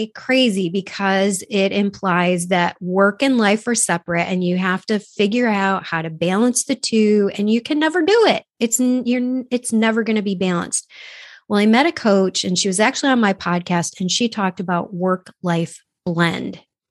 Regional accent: Avon, New York, United States; from Avon, New York, just, you know, from a town that has more cows than people.

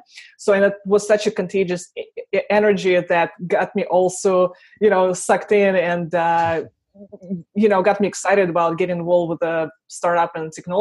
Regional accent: Russia; English is a second language; now in Buffalo, United States; Like I'm not originally from Buffalo, New York. I'm originally from Russia, and I moved to Buffalo in 2010.

